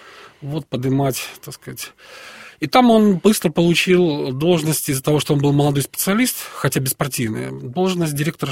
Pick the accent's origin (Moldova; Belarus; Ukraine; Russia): Ukraine; Kyiv; also born or lived in Donbas; По духу киевлянин. Угу. Родился я в Донбассе, как ни странно. Но отец мой киевлянин и мать, и просто они уехали добровольцами поднимать Донбасс, я там родился в Донбассе.